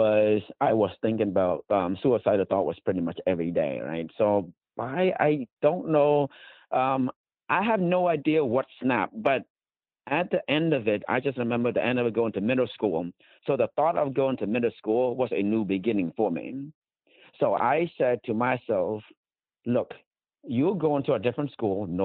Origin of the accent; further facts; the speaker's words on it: Cambodia; like especially our country, Cambodia, Khmer, it's very